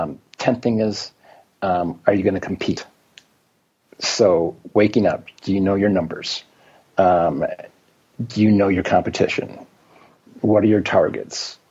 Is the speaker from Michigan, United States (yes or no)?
yes; Michigan, United States; because I grew up in Michigan